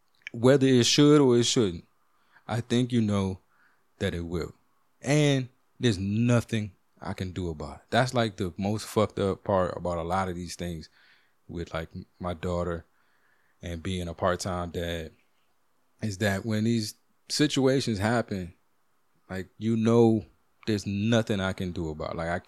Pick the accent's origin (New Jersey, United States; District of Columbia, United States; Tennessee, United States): District of Columbia, United States; Washington; And I'm from the DMV, like, I'm from Chocolate City, I'm from the area.